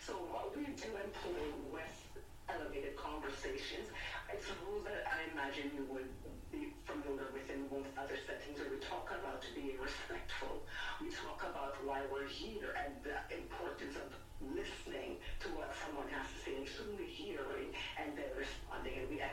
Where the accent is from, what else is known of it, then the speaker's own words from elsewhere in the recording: Jamaica; So I am from the Caribbean. I am, you know, I was raised, born and raised in Jamaica.